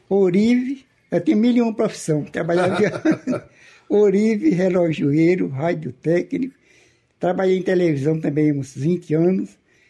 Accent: Campinas, São Paulo, Brazil; born there; Quando eu nasci em Campinas, e de Campinas para Ventura, fui montado a cavalo. Quando cheguei com um mês de idade

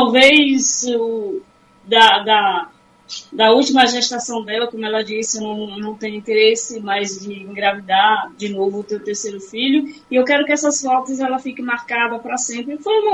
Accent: Riachão do Jacuípe, Bahia, Brazil; also born or lived in Juazeiro / Feira de Santana; Então, eu sou de Riachão de Jacuípe, mas já morei em outros lugares, como, por exemplo, Juazeiro, outros cantos do Nordeste, Feira de Santana

